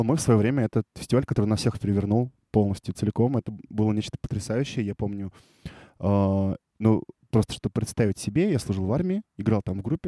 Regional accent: Moscow Oblast, Russia; я мальчик из Подмосковья.

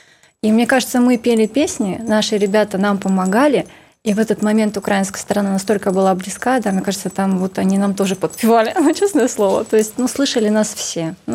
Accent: Buryatia, Russia; Поскольку мы из Республики Бурятия, вот мы ребят поздравляли с Агалганом, пели песни на бурятском языке.

